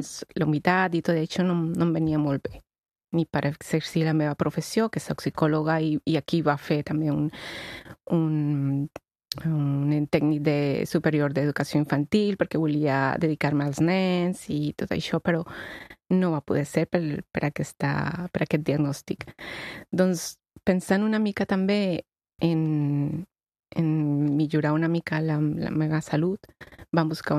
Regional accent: Colombia; Catalan is a second language; now in Spain; De Colòmbia.

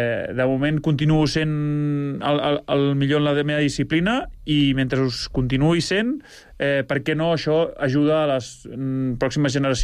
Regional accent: La Molina, Catalonia, Spain; Jo sóc de la Molina, però Baqueira també me la sento com a casa.

